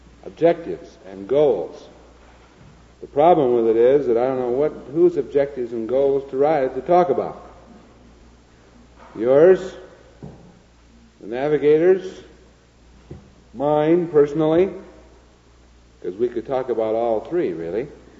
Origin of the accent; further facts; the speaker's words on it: Iowa, United States; I grew up with I was raised in Iowa.